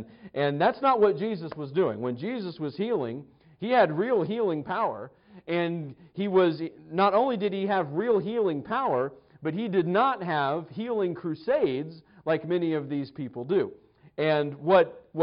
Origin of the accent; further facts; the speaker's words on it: Broken Arrow, Oklahoma, United States; Well, growing up in the Tulsa area for a few years, we were pretty close.